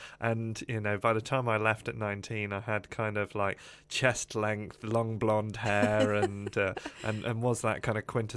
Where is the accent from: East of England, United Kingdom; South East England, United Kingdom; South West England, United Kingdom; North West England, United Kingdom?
South East England, United Kingdom; Margate; born there; but I was born in Margate in Kent, and I'm never really sure if that makes me a Kentish man or a man of Kent.